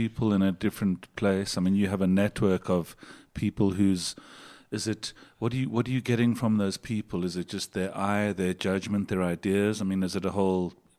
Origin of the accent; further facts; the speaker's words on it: Durban, KwaZulu-Natal, South Africa; also born or lived in London; I'm born in London, but I was raised in Durban.